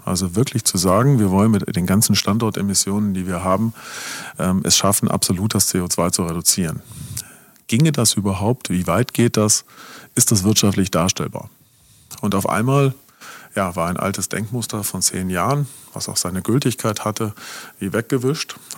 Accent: Baden-Württemberg, Germany; dann muss ich als Schwabe die Energie auch nicht bezahlen.

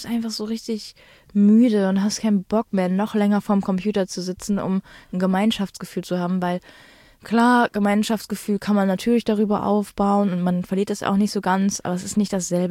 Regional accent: Düsseldorf, North Rhine-Westphalia, Germany; wir sind aus Düsseldorf und wir machen jetzt mal was in Düsseldorf

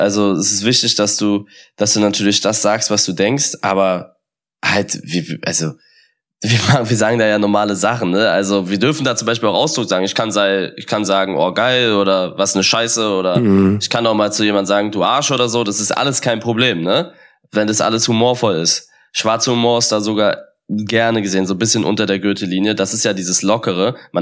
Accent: Berlin, Germany; bin Berliner.

